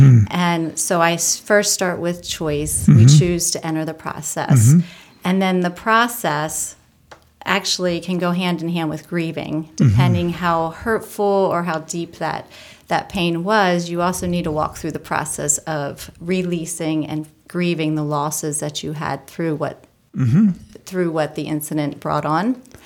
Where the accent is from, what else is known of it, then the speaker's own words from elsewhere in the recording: Lititz, Pennsylvania, United States; I grew up here in Lititz, Pennsylvania